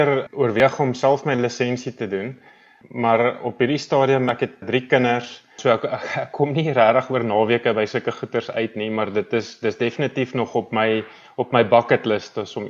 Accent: Odendaalsrus, Free State, South Africa; now in Johannesburg, South Africa; ek het groot geword in Oornalsrus en daar skool gegaan tot matriek. Toe het ek by Koffsies geswat, soos jy sê, as 'n geoktrooieerde rekenmeester en daar klaargemaak met my honeurs. En toe direk daarna het ek opgetrek Johannesburg toe

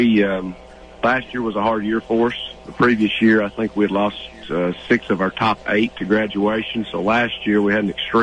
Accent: Tennessee, United States; I'm from Pickett County. The community has been really good to me. I had a great experience there as a kid growing up.

